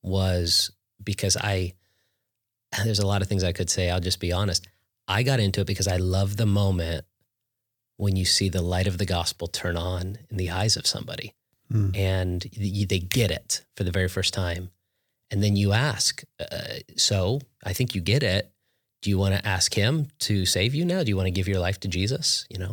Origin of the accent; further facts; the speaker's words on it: Las Vegas, Nevada, United States; Born and raised in Vegas, and my father's a pastor.